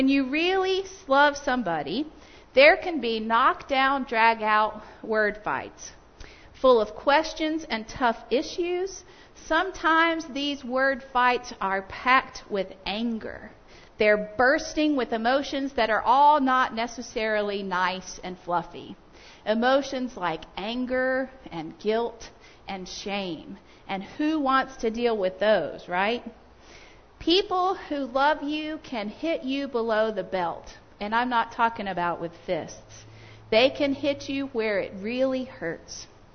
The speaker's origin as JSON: {"language": "English", "country": "Zimbabwe", "tie": "born there", "said": "I was born in Zimbabwe, Africa. My parents were missionaries there."}